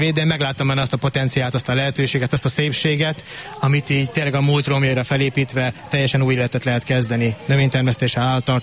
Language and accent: Hungarian; Great Plain, Hungary; mivel alföldi gyerek vagyok, ezért csak az alföldön tudtam elképzelni az életemet.